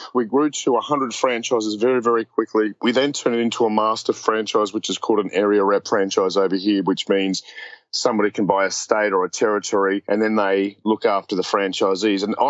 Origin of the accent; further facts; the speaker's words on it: Australia; So obviously we're from Australia.